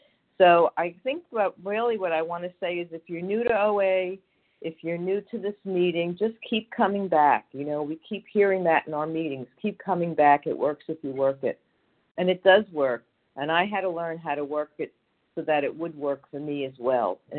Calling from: New York, United States; I'm gratefully recovered here in New York.

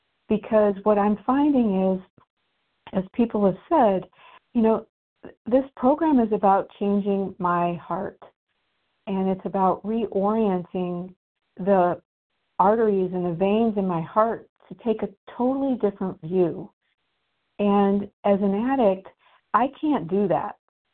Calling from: Indiana, United States; I'm calling from Indiana.

